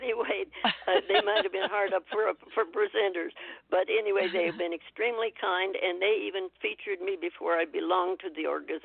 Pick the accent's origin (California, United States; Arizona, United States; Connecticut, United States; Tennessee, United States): Arizona, United States; I was born in Arizona, and I'm an Arizonan.